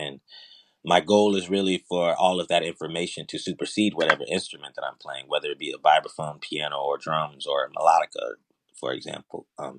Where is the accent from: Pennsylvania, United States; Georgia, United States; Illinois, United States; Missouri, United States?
Illinois, United States; Chicago; It was, I mean, I think my time growing up in Chicago, a lot of our education was based on these different jazz institutes.